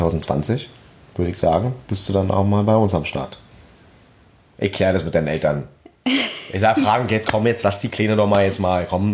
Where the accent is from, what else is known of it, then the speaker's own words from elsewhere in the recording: Berlin, Germany; accent: Berlin; wenn ich tatsächlich mein Gegenüber damit konfrontieren kann und ihn wirklich dann zubacken kann mit meinem Berliner Dialekt